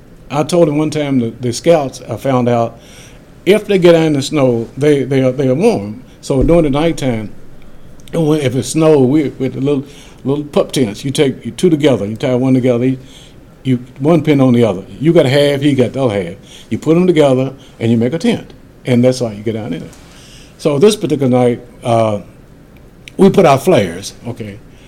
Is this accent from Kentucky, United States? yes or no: yes; Kentucky, United States; Now, I'm from Kentucky. I heard that word so many times, it didn't bother me at all in Kentucky because I was used to it.